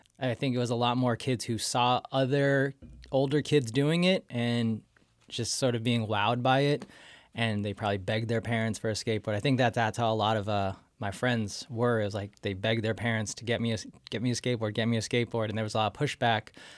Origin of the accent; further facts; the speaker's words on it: San Diego, California, United States; I grew up in San Diego, California, and so skateboarding was all around me.